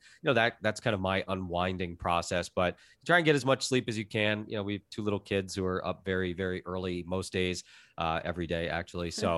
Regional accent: Florida, United States; And then it was, you know, reaching out to the local sports network where I grew up in South Florida

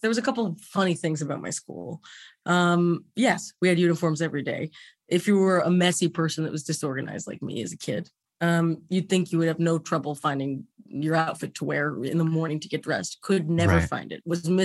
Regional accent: Los Angeles, California, United States; And I grew up on the West Side. So I've been in West LA my whole life.

